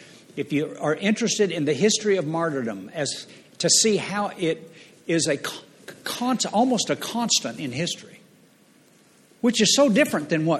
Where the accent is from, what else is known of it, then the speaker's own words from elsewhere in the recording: United States; And if there was no other advantage than that in being an American, that would be enough.